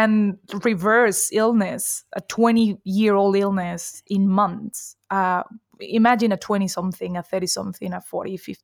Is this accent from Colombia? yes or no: yes; Colombia; also born or lived in Spain; as you said. I'm a nutritional therapist. I was born in Colombia, raised between Colombia and Spain. And this is something that many people like Spanish speakers notice with me, that I've got a very strange accent when I speak Spanish.